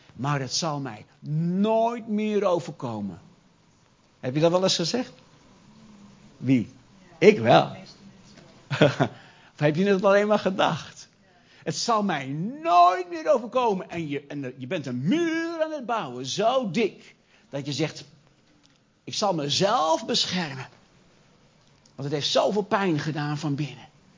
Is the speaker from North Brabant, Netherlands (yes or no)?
no; Gelderland, Netherlands; En zei, oh, zei ik, ik kom uit de Achterhoek.